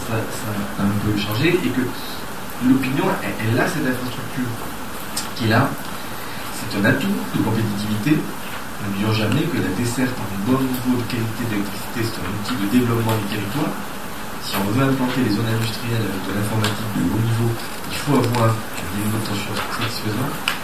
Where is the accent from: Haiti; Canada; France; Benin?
France; Béziers, Occitanie; moi je suis originaire de Béziers